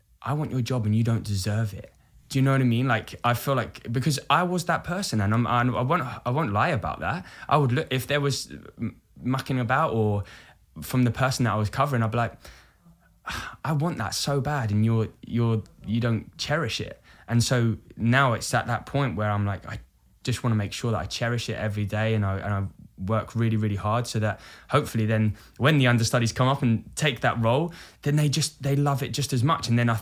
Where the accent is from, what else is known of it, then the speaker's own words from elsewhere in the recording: Brighton, South East England, United Kingdom; Brighton.